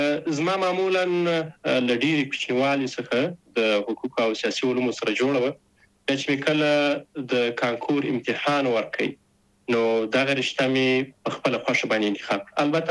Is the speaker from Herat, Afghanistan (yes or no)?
no; Zabul, Afghanistan; also born or lived in Kabul; زه اصلا د زابل ولایت د شاجوی ولسوالۍ یم. تقریبا په 2015 میلادي کې د زابل په شاجوی کې د مسازو په نوم په یوه کلي کې هلته ونړۍ ته راغلم،